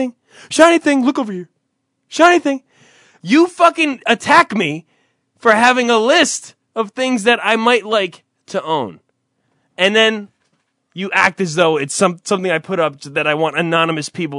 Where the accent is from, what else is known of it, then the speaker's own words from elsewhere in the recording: Fort Payne, Alabama, United States; I'm from Fort Payne, Alabama, and nobody says it like that.